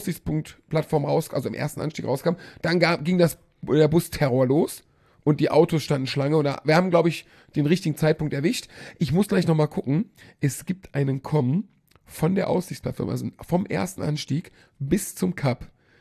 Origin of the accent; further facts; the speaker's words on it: Alcúdia, Balearic Islands, Spain; Wir waren in meiner Heimat.